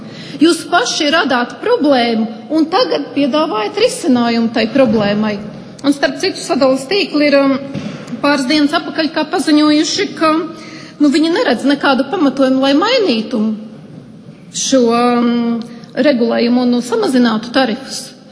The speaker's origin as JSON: {"language": "Latvian", "region": "Courland", "country": "Latvia", "said": "Pat esmu no Kurzemes"}